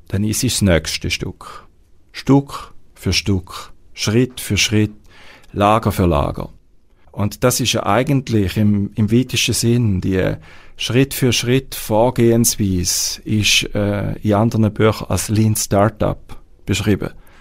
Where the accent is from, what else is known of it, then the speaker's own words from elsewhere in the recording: Switzerland; gerade als Schweizer, bist du immer wieder in den Bergen gewesen